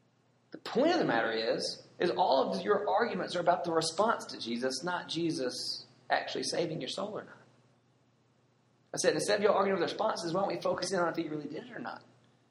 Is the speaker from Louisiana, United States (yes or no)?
no; Decatur, Alabama, United States; I grew up in Decatur. And when I grew up here, there were three Jewish families in Decatur. The reason I knew that is all three of our families drove to Huntsville to go to Temple.